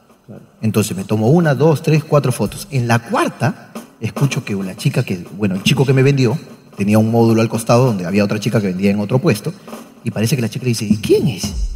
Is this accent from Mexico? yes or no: no; Peru; ¿de dónde sos vos? De Perú, nada más.